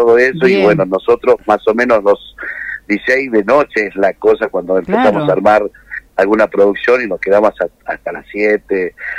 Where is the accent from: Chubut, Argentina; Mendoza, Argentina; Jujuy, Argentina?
Jujuy, Argentina; Ledesma; yo soy de Ledesma, Jujuy, un pueblo muy chiquito, y salir de ahí a nosotros nos resultaba mucho más difícil